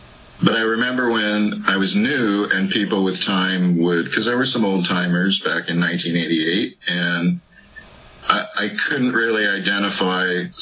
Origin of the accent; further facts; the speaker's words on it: California, United States; So I was raised in Orange County. That's why I was in Fullerton.